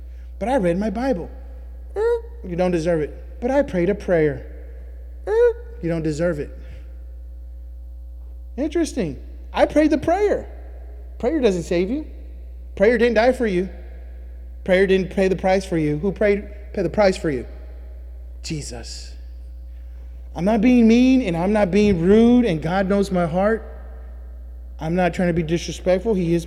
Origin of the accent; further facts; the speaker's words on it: Texas, United States; Because I was from Texas. None of that matters. Because I'm an American.